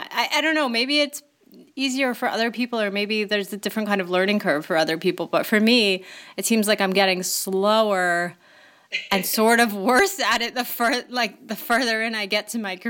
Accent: Delaware, United States; born there; now in Chicago, United States; I live in the western suburbs of Chicago now, although I was born in Delaware and moved around a lot as a kid. So there's a bunch of different places that I guess I think of simultaneously as home.

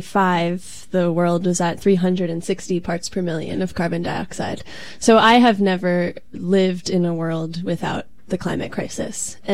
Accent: New York, United States; I grew up on Eastern Long Island in New York.

